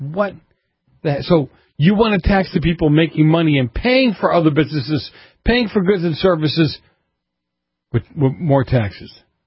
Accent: Massachusetts, United States; when I grew up in Massachusetts, government jobs were, you know, Massport, the MBTA, transportation.

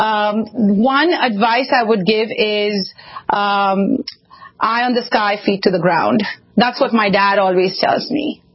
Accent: Mumbai, Maharashtra, India; being born and raised in Mumbai in a very close-knit middle-class family

